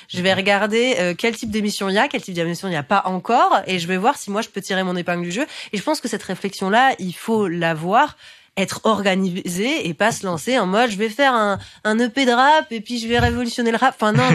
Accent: Paris, Île-de-France, France; born there; Et alors oui, évidemment, je suis née à Paris.

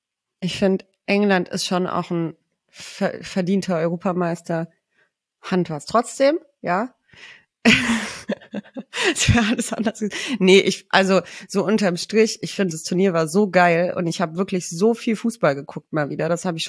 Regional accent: Swabia, Germany; Ich bin ja auch aus Schwaben.

